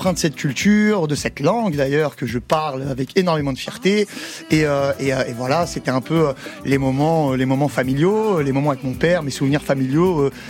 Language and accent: French; Kabylie, Algeria; parce que je suis un kabyle.